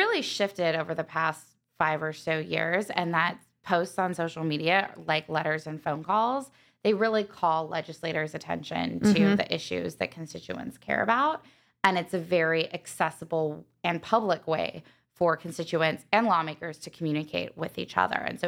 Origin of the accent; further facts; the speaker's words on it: Salt Lake City, Utah, United States; moved away as an adult; now in Washington, United States; So I'm from Salt Lake City, moved out to D.C. 7 years ago